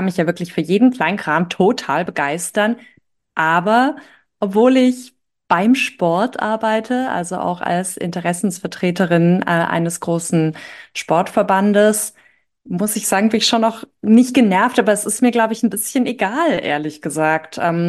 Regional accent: Baden-Württemberg, Germany; Bei mir in meinem Heimatdorf ist, glaube ich, die dänische Mannschaft im Trainingslager im Schwarzwald.

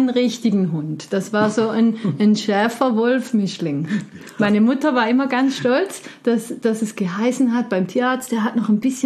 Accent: Zurich, Switzerland; born there; also born or lived in United States; Ja, also geboren bin ich in Zürich, 1984. Und dann mit halbjährig sind wir in die USA, weil mein Vater da ein Jobangebot hatte. Und dann bin ich die ersten 7 Jahre, wie man in der Psychologie sagt, die prägenden ersten Jahre, bin ich in den USA aufgewachsen.

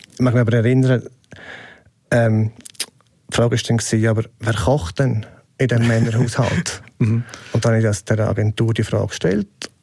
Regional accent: Switzerland; in den Mitte der 90er Jahre bist du als Schweizer in Oregon der völlige Outsider gewesen.

